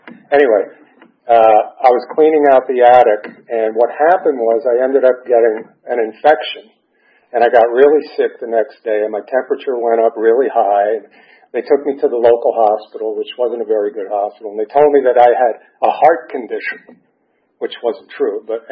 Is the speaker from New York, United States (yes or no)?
yes; New York, United States; me, a New York boy.